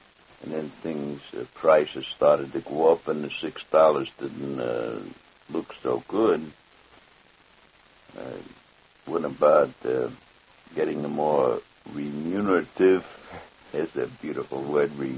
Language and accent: English; New York City, New York, United States; born there; I was born on 173rd Street, Fort Washington Avenue, Upper Manhattan.